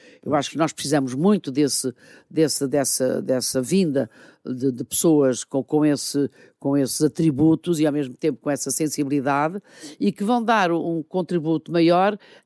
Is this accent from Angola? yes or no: yes; Angola; now in Portugal; Eu venho da África, não é? De Angola, quer dizer, chegar aqui à Europa, a Portugal, é entrar num outro mundo, né?